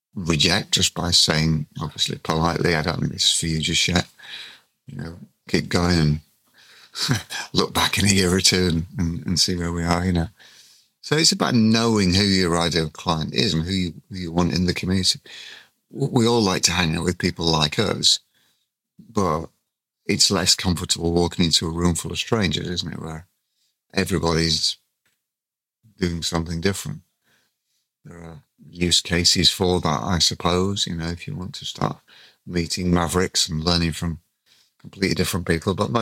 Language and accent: English; Gibraltar; I've been asked in my home country of Gibraltar. I live in Gibraltar in the Mediterranean.